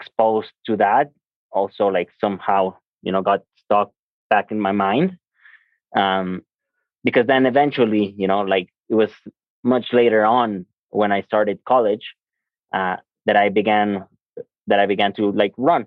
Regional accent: Mexico City, Mexico; English is a second language; I mean, I am from Mexico City. I was born in the south part of the city, more in the, like the suburbs.

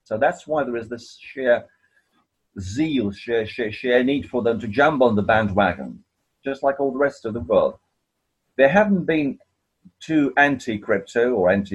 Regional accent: England, United Kingdom; But we're English through and through.

